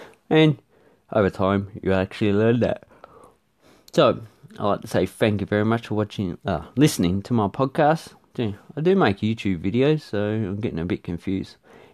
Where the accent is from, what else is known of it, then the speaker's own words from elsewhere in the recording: Australia; So if you come into Australia and you are not too familiar with how we